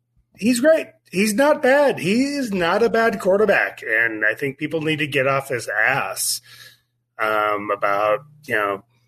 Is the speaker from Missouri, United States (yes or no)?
yes; Kansas City, Missouri, United States; One other thing, I grew up in Kansas City. I was a Chiefs fan early in my life.